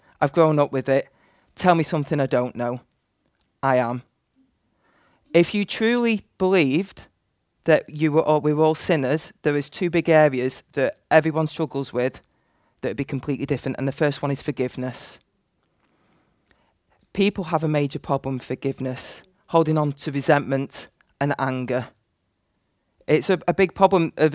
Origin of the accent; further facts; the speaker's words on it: Manchester, North West England, United Kingdom; I'm from Manchester. So I moved here.